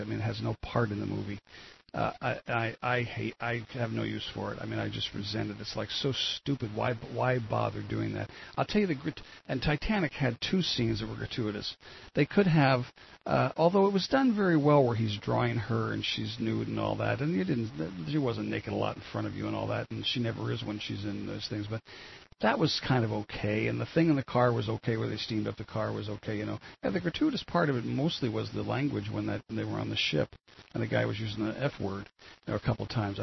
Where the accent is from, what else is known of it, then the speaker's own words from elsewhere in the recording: New Jersey, United States; We're both from New Jersey.